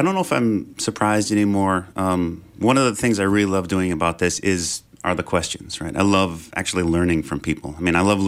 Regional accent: Chaska, Minnesota, United States; I come from Chaska, so our backyard is a wildlife refuge.

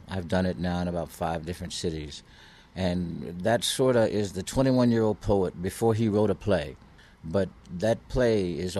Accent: Fort Worth, Texas, United States; also born or lived in Crockett, Texas; Well, I grew up in Fort Worth, and I grew up in East Texas, in Crockett, Texas. That's where my grandparents' place was.

